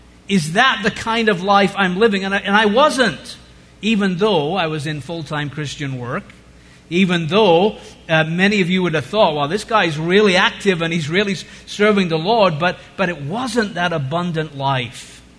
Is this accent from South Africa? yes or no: no; England, United Kingdom; now in United States; I'm an Englishman, even though I live here